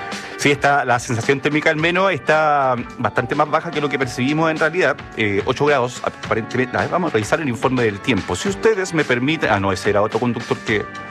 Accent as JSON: {"language": "Spanish", "region": "southern Chile", "country": "Chile", "said": "lo que somos como chilenos, sobre todo acá en el sur de Chile"}